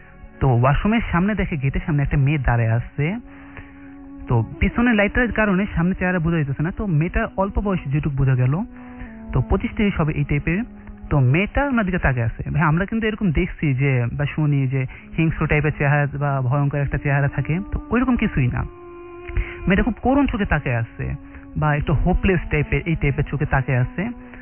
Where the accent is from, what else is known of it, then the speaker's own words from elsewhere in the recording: Dhaka, Dhaka Division, Bangladesh; মিরপুর থেকে এসেছি।